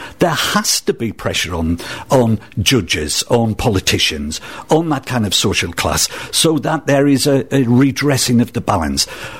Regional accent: Sunderland, North East England, United Kingdom; No, I'm a northeasterner, I'm from Sunderland.

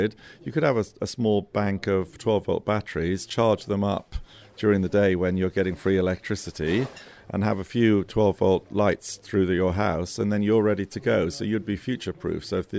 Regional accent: South West England, United Kingdom; And I'm from Gloucestershire, and I'm interested in dome building

